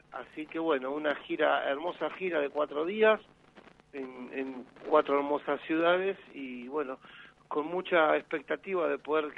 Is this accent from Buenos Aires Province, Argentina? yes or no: yes; Tandil, Buenos Aires Province, Argentina; somos oriundos de Tandil